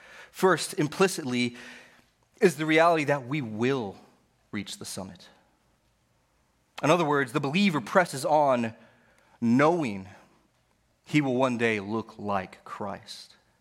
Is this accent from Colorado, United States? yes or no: yes; Colorado, United States; Probably not in Texas. But growing up in Colorado, I had the opportunity to do so every now and then.